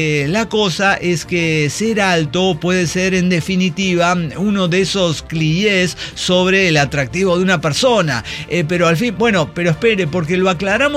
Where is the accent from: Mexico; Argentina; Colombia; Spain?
Mexico; San Luis Potosí; Y pero ya saben, soy de San Luis Potosí, entonces claro, como que, sí.